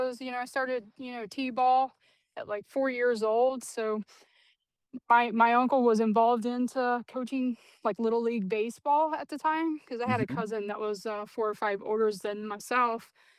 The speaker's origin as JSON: {"language": "English", "town": "Charleston", "region": "West Virginia", "country": "United States", "tie": "born or raised there", "said": "Well, I grew up in Charleston, West Virginia."}